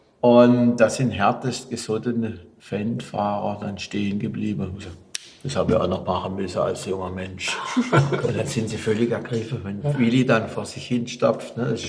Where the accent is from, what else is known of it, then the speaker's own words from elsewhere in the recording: Ihringen, Baden-Württemberg, Germany; born there; In dem Raum geschlafen, wo ich geboren bin, genau.